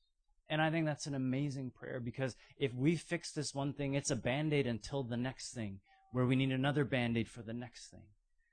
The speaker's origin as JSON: {"language": "English", "country": "Canada", "tie": "born or raised there", "said": "So I grew up in Canada."}